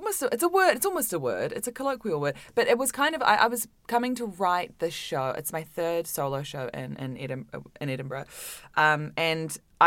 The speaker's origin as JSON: {"language": "English", "region": "Auckland", "country": "New Zealand", "tie": "born or raised there", "moved": "yes", "said": "Auckland in New Zealand."}